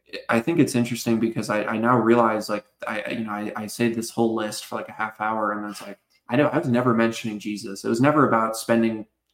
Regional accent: Idaho, United States; also born or lived in Utah; I grew up in Idaho. I grew up in Utah.

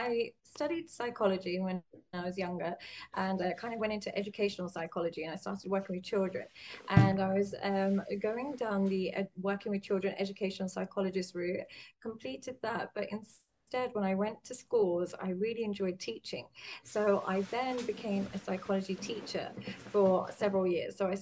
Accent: London, United Kingdom; accent: English; now in Dubai, United Arab Emirates; I'm from Dubai. I'm living in Dubai for the last couple of years. I'm born and raised in London, hence the English accent, but I'm actually now residing in Dubai

